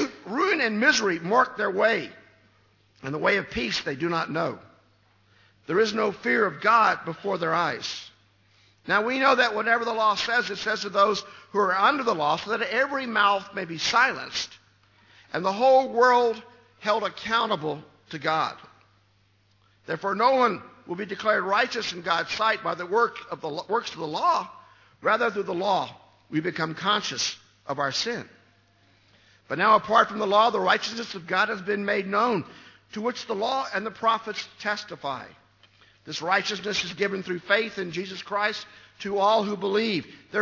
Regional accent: Louisiana, United States; I love the South. I'm from the South. Not that South, but South of in Louisiana.

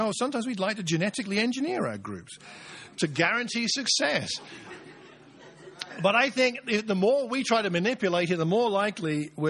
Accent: Luton, East of England, United Kingdom; born there; I was born in Luton, and near there, there's a great place called Dunstable Downs

